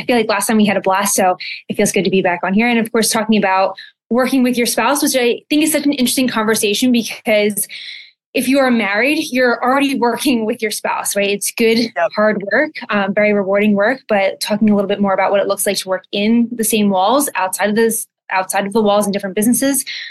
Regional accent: Northeast, United States; Because Trey's from Texas, I'm from the Northeast.

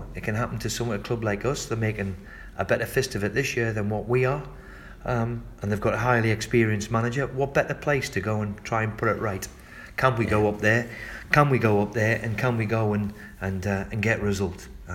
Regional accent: Newcastle, North East England, United Kingdom; Look, I was a boy. I'm from Newcastle.

